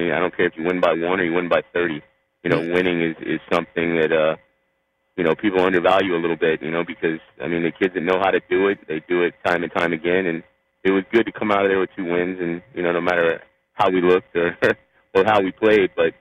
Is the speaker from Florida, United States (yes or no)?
yes; Florida, United States; I mean, that's, to me, growing up in this county and growing up in the South, I mean, the Palmetto Killians, Palmetto Southridge, you know, Palmetto South Dade, Palmetto Homestead.